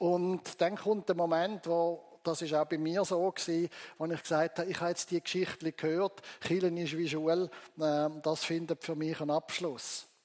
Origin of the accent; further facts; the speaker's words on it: Hauptwil, Thurgau, Switzerland; das ist die Kirche, wo ich aufgewachsen bin, wo mein Vater Pfarrer war, in Hauptwil im Thurgau. Hinten dran sieht man das Pfarrhaus, wo ich aufwachsen durfte.